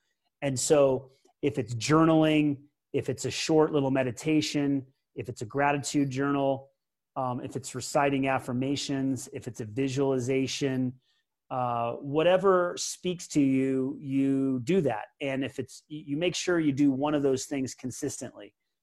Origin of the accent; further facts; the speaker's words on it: Peoria, Illinois, United States; born there; I was born in Peoria, Illinois. My family is from Peoria, and last time I was back there was about a year and a half ago.